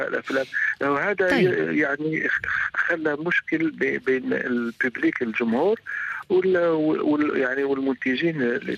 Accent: Algeria; يعني كوني كمخرج جزائري

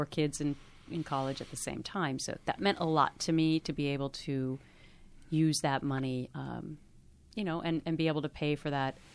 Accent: Minnesota, United States; Second of all, I'm from Minnesota, not known as a pageant state.

